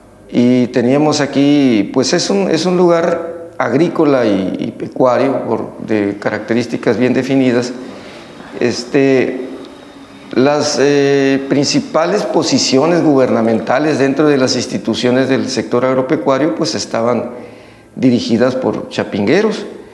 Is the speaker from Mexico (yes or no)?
yes; Bácum, Sonora, Mexico; yo soy del pueblo de Bacum, uno de los 8 pueblos yaquis